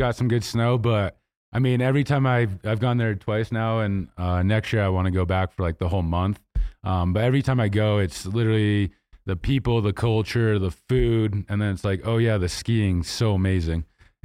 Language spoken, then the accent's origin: English; East Coast, United States; I'm from the East Coast, so it's like definitely had snow on it.